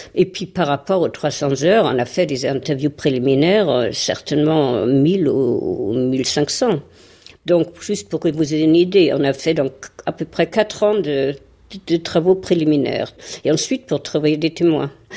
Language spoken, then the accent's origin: French; Germany; moved away; Vous comprenez, j'ai été élevée en Allemagne, je suis née en 48.